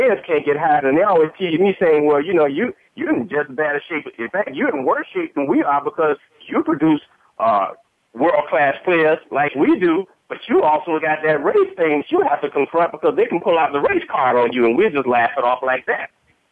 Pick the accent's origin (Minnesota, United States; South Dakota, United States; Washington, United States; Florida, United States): Florida, United States; Jacksonville; even here in my hometown, Jacksonville, and they go, you actually live here?